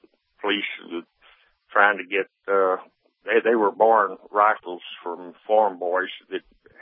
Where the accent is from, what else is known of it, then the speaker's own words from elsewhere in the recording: Texas, United States; Well, I'm from Texas, so I'm...